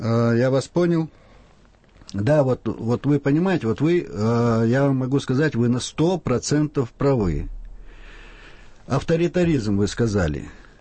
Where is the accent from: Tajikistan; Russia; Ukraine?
Russia; Chechnya; я чеченец, и мне приятно, что так о моем народе говорят